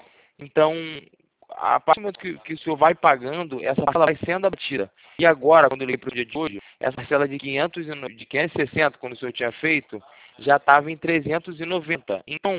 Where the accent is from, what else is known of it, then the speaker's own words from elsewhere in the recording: Rio de Janeiro, Brazil; Eu sou do Rio, sou cidade do Rio de Janeiro.